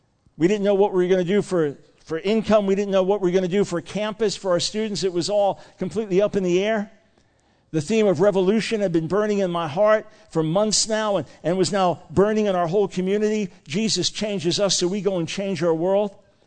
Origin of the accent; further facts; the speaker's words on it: New York, United States; I wanted to go back to the New York area. I'm from New York originally.